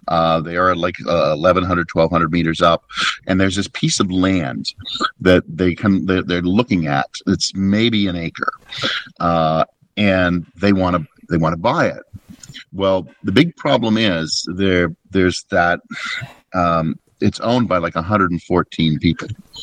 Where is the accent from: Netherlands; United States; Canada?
Canada; I'm Canadian